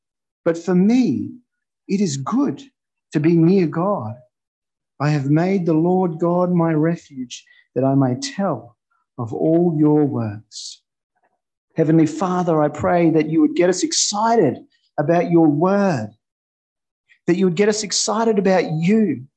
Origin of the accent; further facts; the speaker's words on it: Brazil; now in Australia; I'm from Australia, as you've heard. I've lived here. I grew up in Brazil